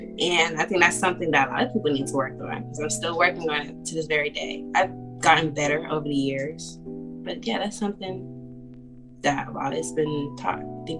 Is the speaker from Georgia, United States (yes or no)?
yes; Georgia, United States; now in Oak Grove, United States; I was born and raised in Georgia, but I currently live in Oak Grove, Kentucky with my husband and my son.